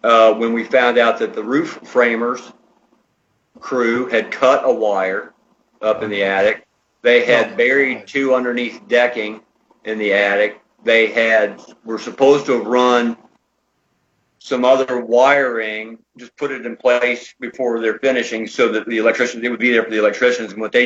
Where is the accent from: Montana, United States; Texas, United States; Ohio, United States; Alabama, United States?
Ohio, United States; I knew Silas was heading back to Ohio, and he lived just outside of my hometown.